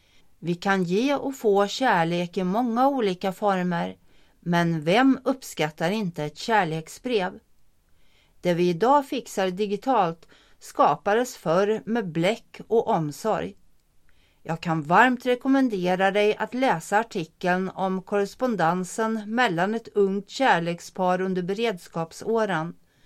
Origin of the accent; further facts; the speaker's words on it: Stockholm, Stockholm County, Sweden; Som stockholmare längtade jag för många år sedan efter möjligheten att kunna undfly stadens hets om helgen.